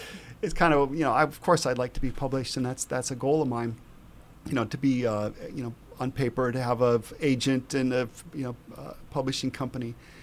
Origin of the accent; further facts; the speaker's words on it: United States; I grew up on Lake Erie, the most polluted body of water in the world at the time in the 60s.